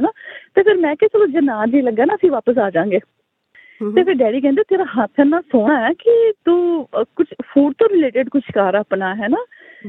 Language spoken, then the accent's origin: Punjabi; Ludhiana, Punjab, India; also born or lived in Ranchi; ਮੇਰਾ ਜਨਮ ਰਾਂਚੀ ਦਾ ਜੀ, ਤੇ ਉਸ ਤੋਂ ਬਾਅਦ ਅਸੀਂ ਮੂਵ ਕਰ ਗਏ ਸੀ ਲੁਧਿਆਣੇ, ਤੇ ਲੁਧਿਆਣੇ ਸਾਰੀ ਫੈਮਿਲੀ ਅਸੀਂ ਉੱਥੇ